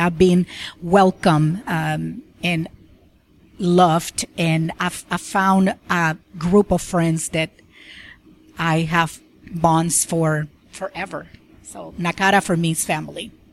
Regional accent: Puerto Rico; I was born and raised in Puerto Rico

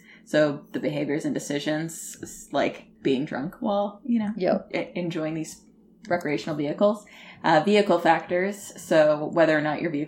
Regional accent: California, United States; because I grew up in California.

